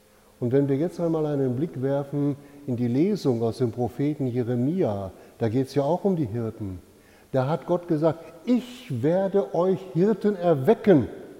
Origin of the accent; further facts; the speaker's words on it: North Rhine-Westphalia, Germany; Ich habe das bei uns in Norddeutschland, im Westen erlebt, am Niederrhein.